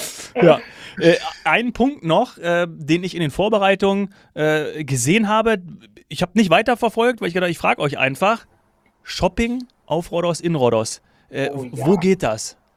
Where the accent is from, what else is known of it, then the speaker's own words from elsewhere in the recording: Bavaria, Germany; das für mich als Bayer ist das auch super.